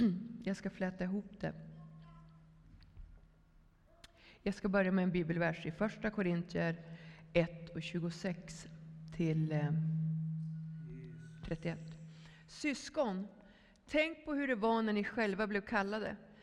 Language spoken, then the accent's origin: Swedish; Skellefteå, Västerbotten County, Sweden; now in Borås, Sweden; är född och uppvuxen i Skellefteå, men bor nu i Borås